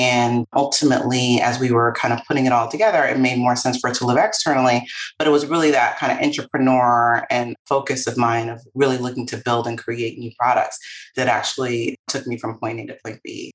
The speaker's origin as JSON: {"language": "English", "town": "Queens", "region": "New York", "country": "United States", "tie": "born or raised there", "said": "I am a native New Yorker. I grew up in Queens, New York, on the border of Queens and Long Island. My parents are immigrants to this country. I'm a first generation American."}